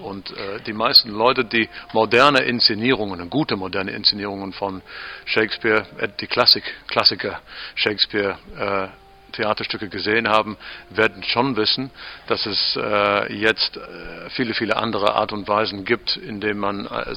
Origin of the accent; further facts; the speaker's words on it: England, United Kingdom; German is a second language; now in Mettmann, Germany; ich bin Engländer eigentlich, ich verstehe nicht warum.